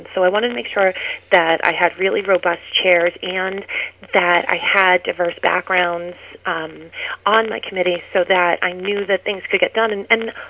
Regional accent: Revere, Massachusetts, United States; also born or lived in Marblehead; So I've lived on the North Shore most of my life. I grew up in Revere and Marblehead, and my husband and I have been in Salem now the last 13 years.

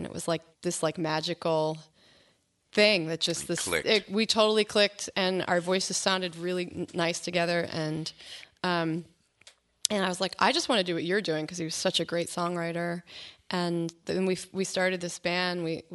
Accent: Swampscott, Massachusetts, United States; So I grew up in Swampscott and doing theater and singing in my cousin's band.

